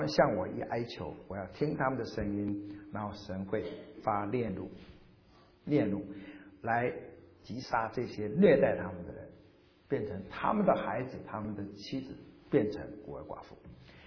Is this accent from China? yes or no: yes; China; 你看有这样子的，跟我们中国人的勤奋好像是完全相反的哈。